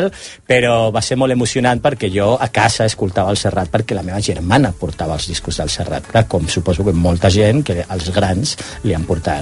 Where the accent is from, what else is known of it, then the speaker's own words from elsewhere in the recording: Mérida, Extremadura, Spain; vinc de Mèrida, d'Extremadura